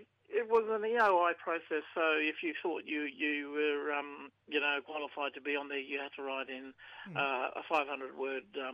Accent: Darwin, Northern Territory, Australia; Born and bred in Darwin, and, right across the NT, and... … from Central Australia, Warramunga and Lurcha, and … from Bari on Mabiog Island.

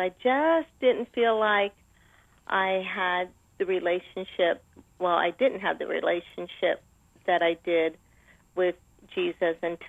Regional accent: Westerville, Ohio, United States; It was really nice. It was a small town, and I was raised Catholic and went to a Catholic school and a Catholic church.

